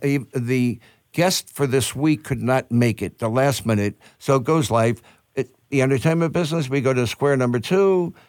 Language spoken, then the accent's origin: English; Philadelphia, Pennsylvania, United States; also born or lived in Hazleton; I grew up in Philadelphia. I was actually born technically in Hazleton, PA. I was 2 months old.